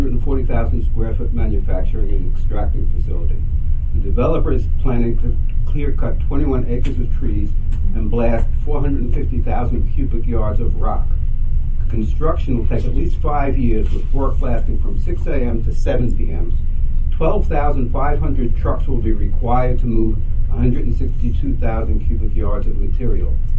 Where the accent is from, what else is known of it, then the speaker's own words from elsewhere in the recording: West Hurley, New York, United States; from West Hurley.